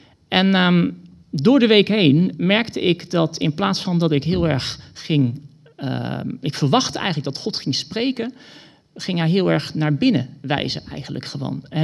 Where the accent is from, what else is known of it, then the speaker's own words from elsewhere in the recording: Soest, Utrecht, Netherlands; also born or lived in Maarssen; ik kom uit Maarsen, opgegroeid in Soest ook, in de ruimtegemeente, misschien bij sommigen wel bekend.